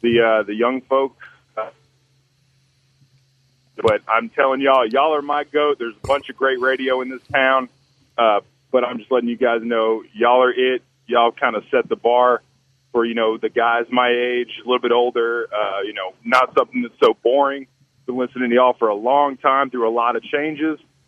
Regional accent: Houston, Texas, United States; But I grew up in Houston listening in the backseat when my dad was listening to Palillo and John and Lance.

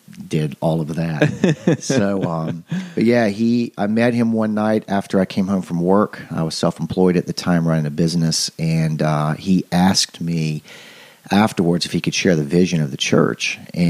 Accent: the South, United States; So I grew up in Bible Belt South. I was one of those kids that was in church every Sunday, regardless.

